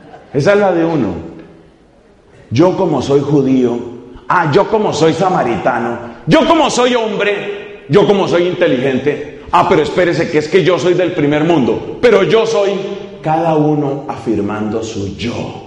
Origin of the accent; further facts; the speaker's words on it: Colombia; ¿qué tal si tú no te encierras en que eres irlandés y yo no me encierro en que soy colombiano?